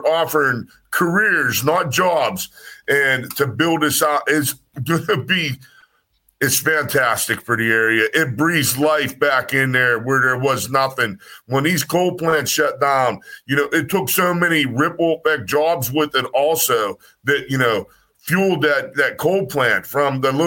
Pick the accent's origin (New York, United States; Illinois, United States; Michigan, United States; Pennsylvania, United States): Pennsylvania, United States; Homer City; and I live here, I'm from Homer City